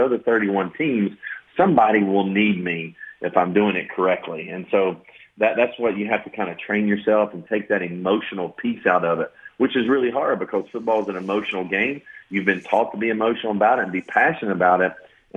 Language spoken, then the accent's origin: English; Knoxville, Tennessee, United States; now in Lexington, United States; we've been here now 9 years, and I'm from Knoxville, Tennessee.